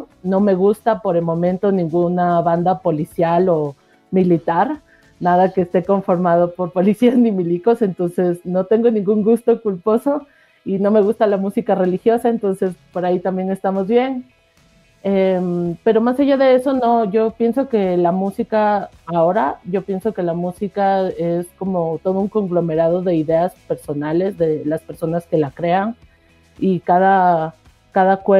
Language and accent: Spanish; Machala, El Oro, Ecuador; Y por parte de mi familia materna, pues somos costeños, machaleños